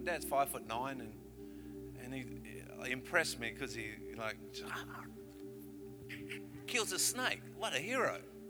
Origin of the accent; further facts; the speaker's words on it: Papua New Guinea; I was born in Papua New Guinea. I'm a Papuan.